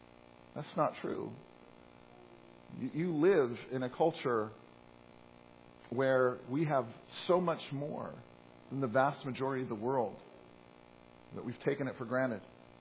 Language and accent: English; San Diego, California, United States; I grew up in San Diego, just past the border, went back and forth many times.